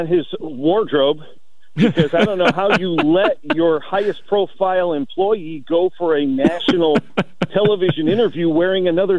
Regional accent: New York, United States; back when I was a kid in the area where I grew up in New York

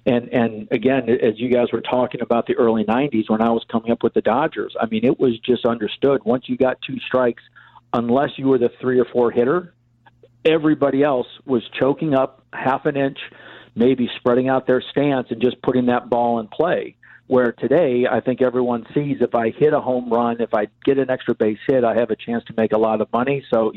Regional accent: Illinois, United States; I know I've got growing up on the North Side, a lot of North Side friends and family that are clearly White Sox lovers

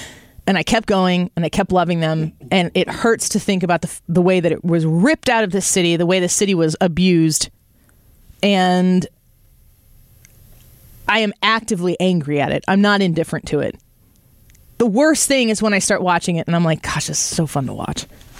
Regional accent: St. Louis, Missouri, United States; I ended up replying back to people like, you're not even on, I'm from St. Louis.

